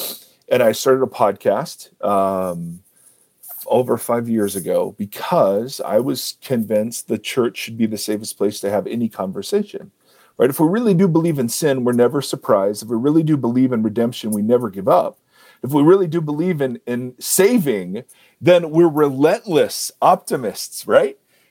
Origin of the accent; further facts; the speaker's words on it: Ohio, United States; Yeah, I grew up in Ohio.